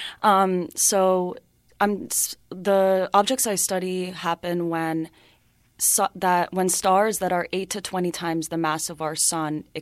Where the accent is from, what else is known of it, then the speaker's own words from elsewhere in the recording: Florida, United States; So my family's Hungarian, but I grew up in the United States and I went to high school in South Florida.